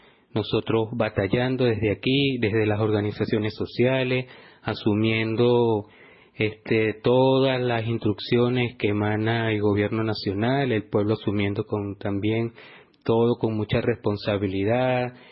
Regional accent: Venezuela; nosotros como pueblo venezolano le extendemos un gran agradecimiento al compañero

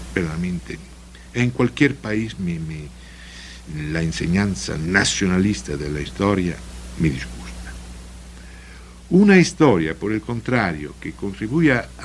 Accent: Italy; Spanish is a second language; yo italiano soy italiano también porque en la cocina de mi país hay la pasta, soy mexicano porque hay la tortilla

